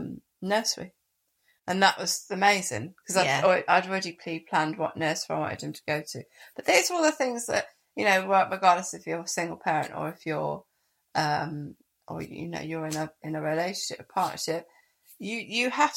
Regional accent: Wales, United Kingdom; I'm coming from Wales. Like, that was never, that's an alien notion to me.

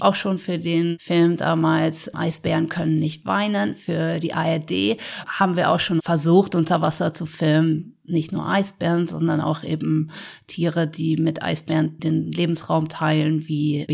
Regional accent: North Sea coast, Germany; Aber ich bin an der Nordsee aufgewachsen, dort, wo es viel Strömung und Wellen gibt

